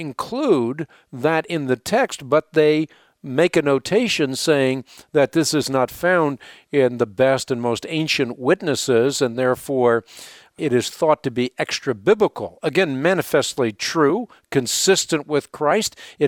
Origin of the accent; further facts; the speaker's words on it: Netherlands; born there; English is a second language; Now, I happen to be born in Holland. So, until I learned English, an English translation of the Bible wouldn't have been of any use to me at all.